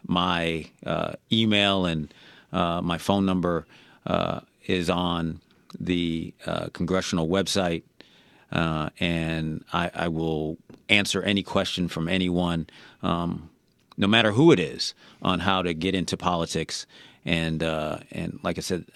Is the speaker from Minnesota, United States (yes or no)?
no; Buffalo, New York, United States; I come from Buffalo, New York, born and raised there.